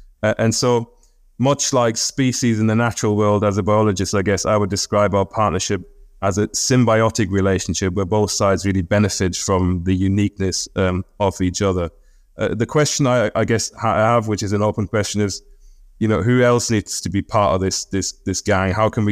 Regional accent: North Germany, Germany; growing up in North Germany in the 80s and 90s

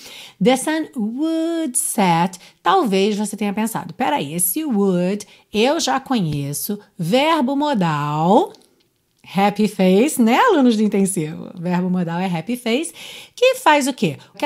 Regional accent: Rio de Janeiro, Brazil; Sou carioca, todo mundo que mora no Rio de Janeiro já entendeu essa frase, né?

